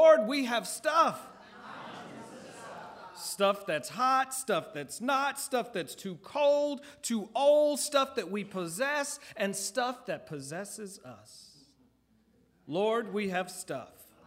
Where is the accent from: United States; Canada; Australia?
United States; Alabama; But what you need to know is that I grew up in Alabama.